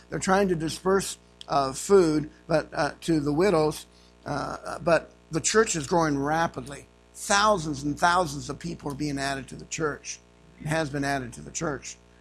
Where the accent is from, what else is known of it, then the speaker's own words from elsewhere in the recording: England, United Kingdom; I'm an English. Well, I am English.